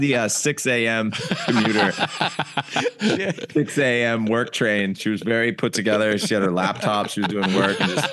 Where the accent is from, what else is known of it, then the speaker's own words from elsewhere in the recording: California, United States; Yeah, I grew up in California and nobody moves fast in California at all.